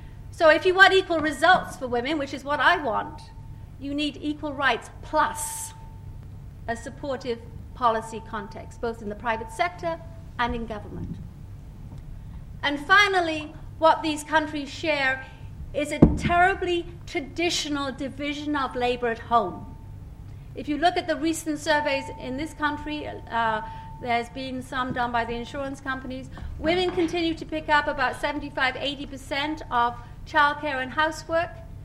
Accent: Wales, United Kingdom; I grew up in the Welsh mining valleys in a home with five sisters. where there was no refrigerator or telephone

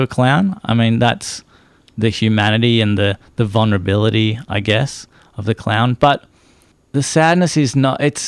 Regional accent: New Zealand; Like, I'm from New Zealand as well.

